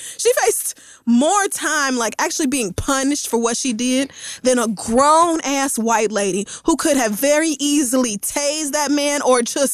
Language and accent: English; Tulsa, Oklahoma, United States; I knew, because I grew up in Tulsa, Oklahoma, that they was not going to do shit to that white woman.